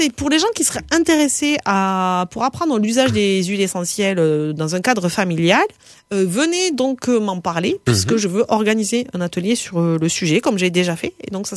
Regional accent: France; c'est un peu difficile en fait quand on est français pour arriver à intégrer ça.

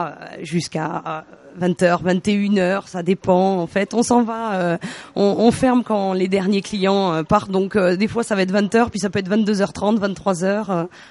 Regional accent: Occitanie, France; Moi, j'habite à 15 km de Rodez, dans mon village, dans mon village natal. Enfin, je suis née à Paris, mais on est tous originaires toute la famille est originaire de l'Aveyron. J'habite pas sur Rodez même.

